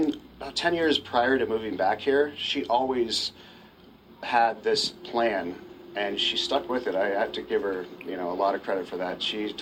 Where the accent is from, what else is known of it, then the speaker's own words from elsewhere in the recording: Reno, Nevada, United States; I was born and raised in Reno, Nevada, and then I basically went to school there